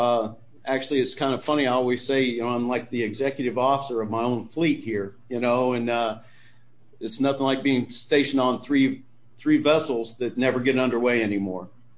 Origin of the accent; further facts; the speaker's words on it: Savannah, Georgia, United States; now in Buffalo, United States; I'm not originally from Buffalo. I'm a Savannah boy.